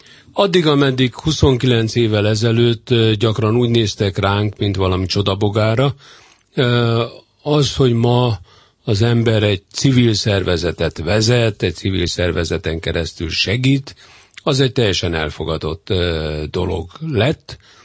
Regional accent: Budapest, Hungary; Én a Városliget mellett születtem, ott voltam gyerek, ott nőttem fel, ott udvaroltam, és mind a mai napig ugyanabban a lakásban élek, és ugyanott vagyok.

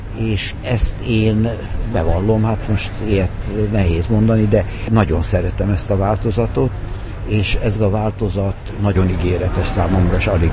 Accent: Budapest, Hungary; Hát én itt nevelkedtem, mindjárt a szülészetről idehoztak a nagyszüleimmel.

